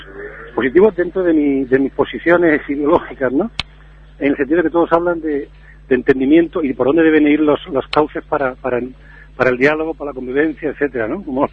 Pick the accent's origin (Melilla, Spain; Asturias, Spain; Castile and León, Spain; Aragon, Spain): Melilla, Spain; born there; Yo ya digo que yo soy nacido en Melilla, pero los que somos nacidos en Melilla